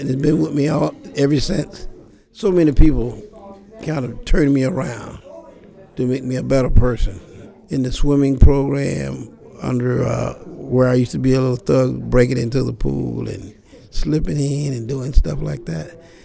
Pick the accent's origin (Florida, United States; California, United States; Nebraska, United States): Florida, United States; St. Petersburg; I was born June 14th, 1943. I grew up in St. Petersburg.